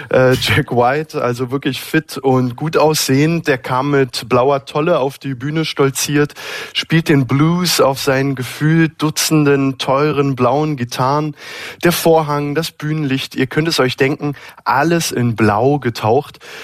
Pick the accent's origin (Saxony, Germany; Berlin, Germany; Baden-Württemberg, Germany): Berlin, Germany; dass ich mich als Berliner Pflanze da so ein bisschen schwer tue